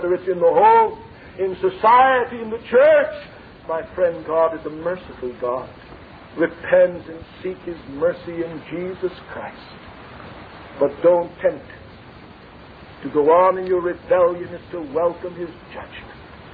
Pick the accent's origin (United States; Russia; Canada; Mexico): United States; I'm ashamed, as an American, that we have at the head of government men whose ethics and morals could even be questioned